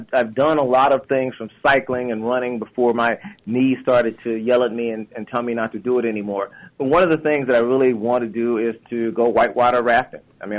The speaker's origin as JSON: {"language": "English", "region": "Oklahoma", "country": "United States", "tie": "born or raised there", "said": "I have met Blake Griffin again growing up in Oklahoma and being an OU fan."}